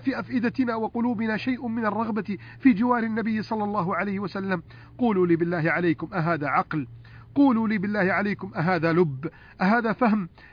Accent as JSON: {"language": "Arabic", "country": "Egypt", "said": "بلدنا مصر"}